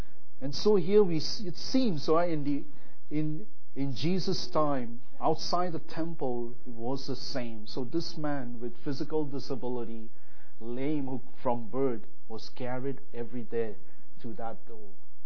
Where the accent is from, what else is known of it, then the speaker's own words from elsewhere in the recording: India; Now, I was born and raised in India.